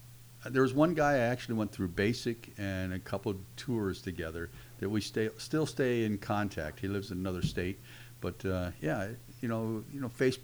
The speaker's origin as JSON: {"language": "English", "town": "Phoenix", "region": "Arizona", "country": "United States", "tie": "born or raised there", "lives_now": "Peoria, United States", "said": "Well, so we moved out here in 69 in Phoenix, you know, a population of 250,000."}